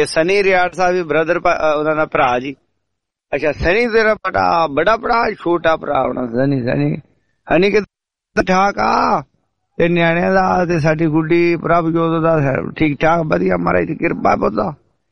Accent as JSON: {"language": "Punjabi", "region": "Punjab", "country": "India", "said": "ਓਦਾਂ ਮੈਂ ਮਾਝੇ ਵਾਲਾ ਜੀ, ਹਾਂ ਕੰਮ ਦੁਆਬੇ ਚ ਤੇ ਰਹਿਣ ਵਾਲੇ ਮਾਝੇ ਦੇ"}